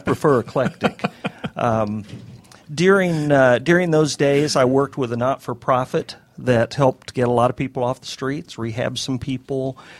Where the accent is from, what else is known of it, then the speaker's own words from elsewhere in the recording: Neosho, Missouri, United States; born there; I was born in Neosho, Missouri, which is a city, designated a city long before the statistical definition of city came into play. It's 10,000 people.